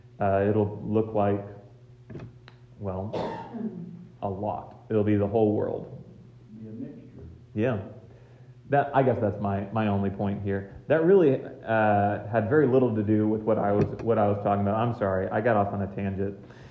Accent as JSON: {"language": "English", "region": "Alabama", "country": "United States", "tie": "born or raised there", "said": "The church that I grew up with in Alabama, the Laotians did their service in English."}